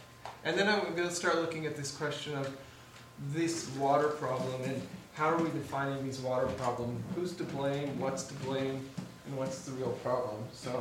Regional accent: Missouri, United States; also born or lived in Colorado; My background is I grew up in Missouri, spent a lot of years in Colorado, a few years overseas

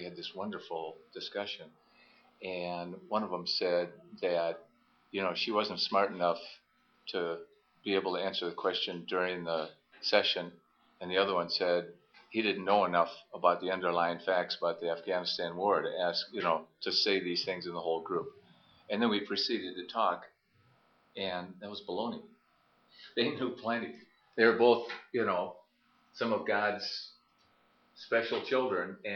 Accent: Minneapolis, Minnesota, United States; I'm from Minneapolis, and I'm a retired lawyer.

